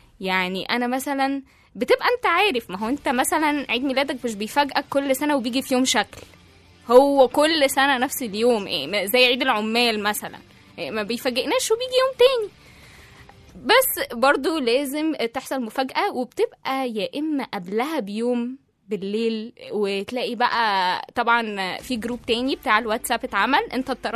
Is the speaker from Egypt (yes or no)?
yes; Egypt; احنا شعب مصري نحب الفرحه ونحب النعناشه ونحب الفرفشه والدندشه كده